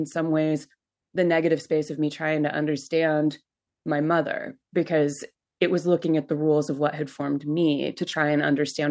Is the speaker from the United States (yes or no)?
yes; California, United States; And particularly growing up in Northern California on the West Coast, I was just steeped in so much of that myth of the cowboy that I became really fascinated with it.